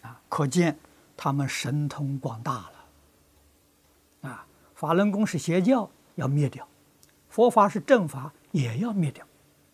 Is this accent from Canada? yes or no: no; China; moved away; 我们是中国人，在海外流浪个半个多世纪，念念想到家乡，念念想到祖国，